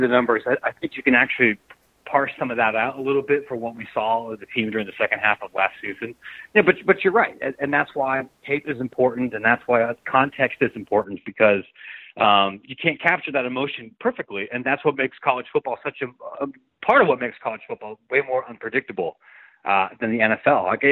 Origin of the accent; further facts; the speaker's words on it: Midwest, United States; It's, to me, as a Midwesterner, what's most interesting to me about BYU this season